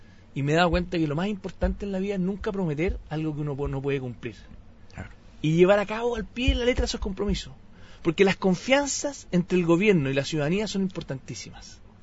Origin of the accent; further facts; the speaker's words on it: Chile; es una cosa que tenemos que aprender como sociedad chilena